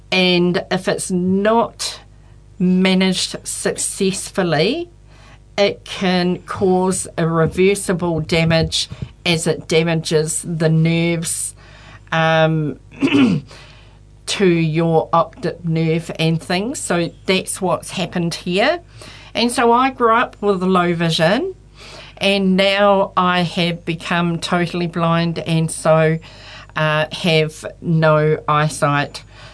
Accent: Auckland, New Zealand; also born or lived in Wellington; now in Hamilton, New Zealand; so I was actually born in Wellington and moved to Auckland when I was three. And I grew up in Auckland and moved to the beautiful Kirikiriroa, Hamilton, about 18 years ago.

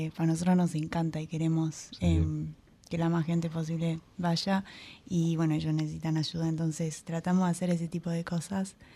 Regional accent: Argentina; no sé cómo salió el tema de que yo era argentina

